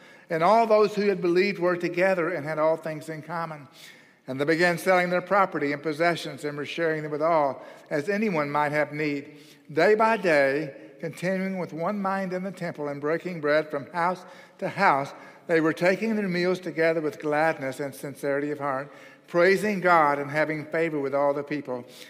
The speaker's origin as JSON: {"language": "English", "region": "Oklahoma", "country": "United States", "tie": "born or raised there", "lives_now": "Texas, United States", "said": "I live in Texas, and we don't have any rocks like that. I was raised in Oklahoma, and I promise you the Dust Bowl has no rocks like that."}